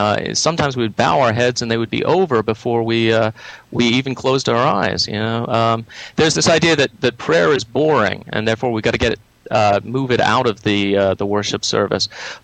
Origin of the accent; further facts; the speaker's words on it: United Kingdom; because I'm originally from Britain.